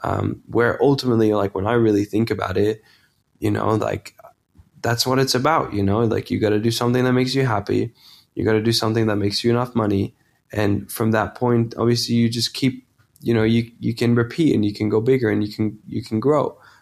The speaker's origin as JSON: {"language": "English", "country": "Netherlands", "second_language": "English", "said": "I come from a small town in the Netherlands. English is not even my first language. I've learned it through gaming."}